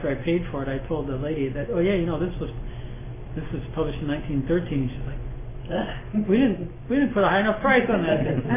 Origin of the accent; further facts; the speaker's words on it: Liverpool, North West England, United Kingdom; J.C. Ryle, who's from my hometown of Liverpool, in 1900